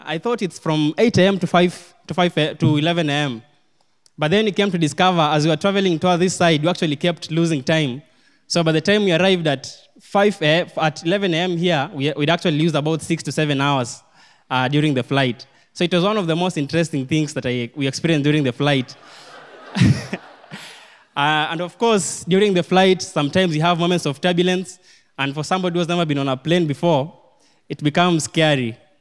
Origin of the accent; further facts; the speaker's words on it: Kenya; But I think being a Kenyan, I have to support my fellow Kenyans.